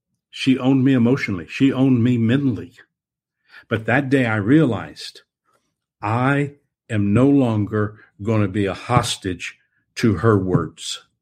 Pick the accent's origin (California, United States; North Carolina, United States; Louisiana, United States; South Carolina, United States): Louisiana, United States; New Orleans; born there; I was born in New Orleans.